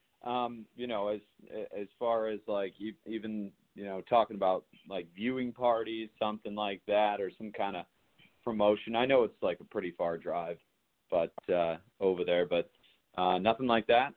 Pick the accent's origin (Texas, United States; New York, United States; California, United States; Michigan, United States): Michigan, United States; now in Las Vegas, United States; Coming from Las Vegas, I've only been out here for 3.5 years. I'm originally from Michigan